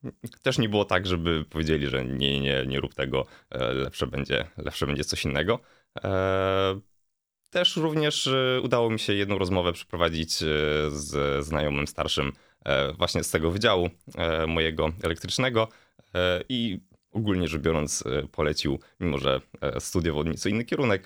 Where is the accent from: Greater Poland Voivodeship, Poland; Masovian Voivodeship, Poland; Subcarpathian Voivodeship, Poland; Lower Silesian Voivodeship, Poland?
Lower Silesian Voivodeship, Poland; Wrocław; z racji tego, że jestem oryginalnie z Wrocławia i mogę tutaj swobodnie mieszkać